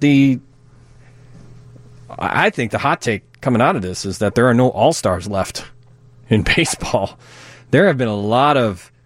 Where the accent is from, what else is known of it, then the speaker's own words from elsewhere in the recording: Chicago, Illinois, United States; It's just being a Chicagoan and living in the neighborhood and owning a bar, which falls more into the category of a Chicago bar and sort of the tavern, the style here.